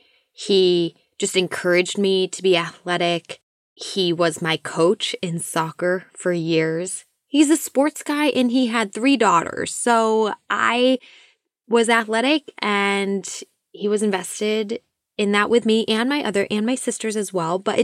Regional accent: Massachusetts, United States; I grew up in Massachusetts, so we weren't like kind of more inland Massachusetts too

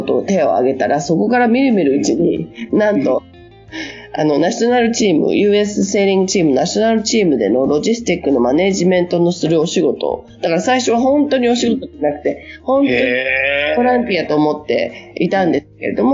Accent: Tokyo, Japan; 私は都会、ま、東京で生まれて、実は東京で育ってるので、

